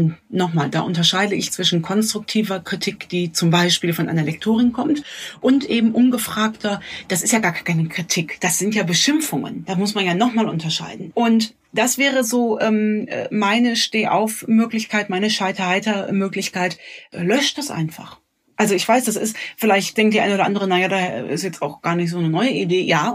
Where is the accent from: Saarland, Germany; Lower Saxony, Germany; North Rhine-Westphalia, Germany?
North Rhine-Westphalia, Germany; Cologne; ich als Kölnerin